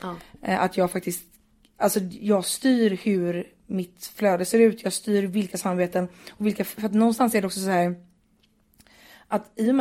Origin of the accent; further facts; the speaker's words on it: Partille, Västra Götaland County, Sweden; jag är uppvuxen ute i Göteborg, en kommun som heter Partille. Och den kommunen består typ av 30 000 pers.